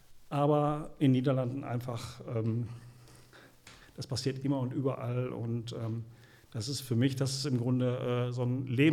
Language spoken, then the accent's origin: German; Gelsenkirchen, North Rhine-Westphalia, Germany; born there; gebürtig aus Gelsenkirchen, immer noch wohnt in Gelsenkirchen, also der Stadt treu ergeben.